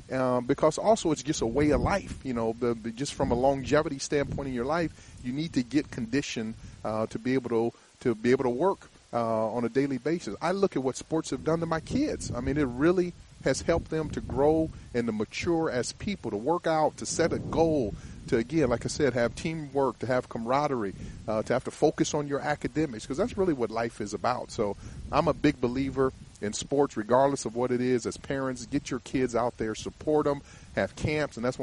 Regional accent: Arizona, United States; I just look back to when I grew up in Arizona.

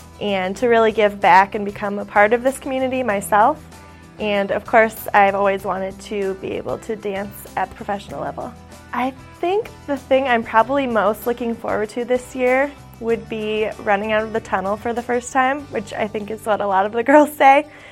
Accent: Omaha, Nebraska, United States; I am from Omaha, Nebraska, and this is my rookie season on the MVC.

